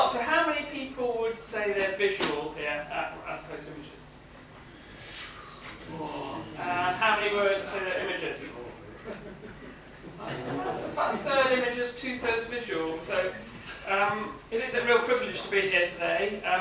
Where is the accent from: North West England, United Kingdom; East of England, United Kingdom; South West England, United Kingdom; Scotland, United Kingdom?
South West England, United Kingdom; Bristol; I come from Bristol.